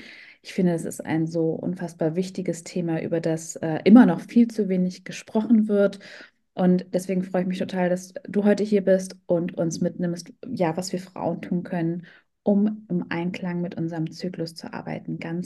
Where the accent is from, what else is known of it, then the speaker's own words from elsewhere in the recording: Hameln, Lower Saxony, Germany; ich bin auf dem Dorf quasi, oder was heißt auf dem Dorf, aber ich bin in Hameln geboren und wir haben dann auch auf so einem Bauernhof gewohnt. Also der Bauer hat ein Mietshaus hingebaut.